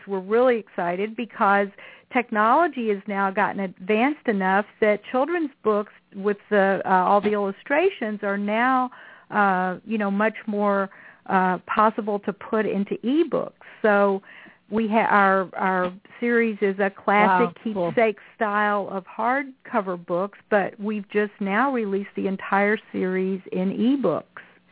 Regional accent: Lexington, Kentucky, United States; I grew up in Lexington, and so I grew up with all the paintings of the Thoroughbred Champions

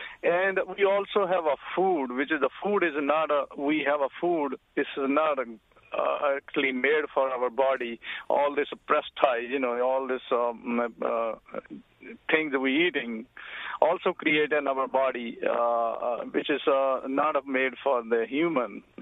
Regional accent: North India, India; English is a second language; now in New York City, United States; I grew up in India, in North India, near Delhi, and I'm a farmer, and now I'm a cab driver in New York City.

